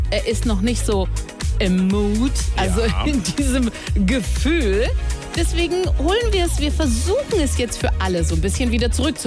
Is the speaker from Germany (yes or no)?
yes; Bietigheim, Baden-Württemberg, Germany; Der SWR3-Elchlaster steht auf dem Marktplatz in Bietigheim, meine Heimatstadt.